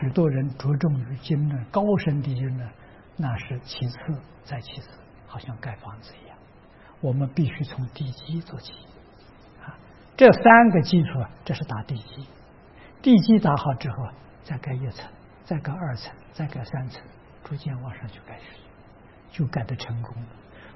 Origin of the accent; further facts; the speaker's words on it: China; 我们中国人讲气氛